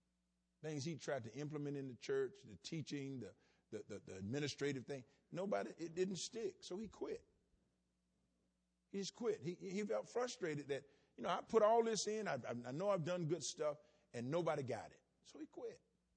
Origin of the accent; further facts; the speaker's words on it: the South, United States; You know, I'm from the South.